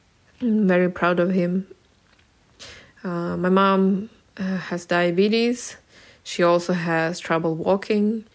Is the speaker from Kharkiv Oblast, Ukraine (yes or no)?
no; Kyiv, Ukraine; I was born and raised in Kyiv. It is my hometown. Yeah, I'm here in Kyiv in my apartment right now with my parents and my dog.